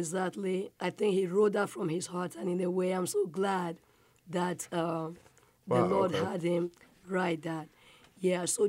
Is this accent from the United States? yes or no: no; Nigeria; I am a Nigerian, and I was raised by chief. My father was a chief, rest his soul.